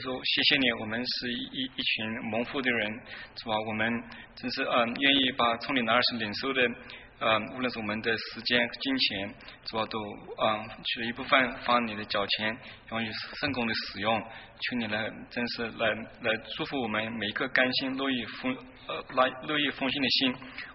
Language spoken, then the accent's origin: Chinese; Singapore; 我们这边也有从新加坡来的，我也从新加坡过来。